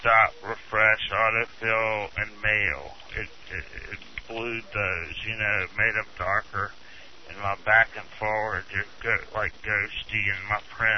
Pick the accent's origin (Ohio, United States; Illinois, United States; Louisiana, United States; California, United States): Louisiana, United States; Baton Rouge; Like, in my hometown of Baton Rouge, they have a lot of competition. Like, that's a highly educated city, you know?